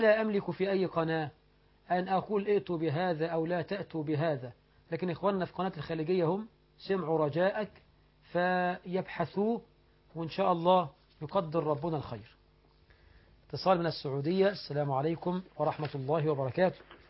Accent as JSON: {"language": "Arabic", "country": "Egypt"}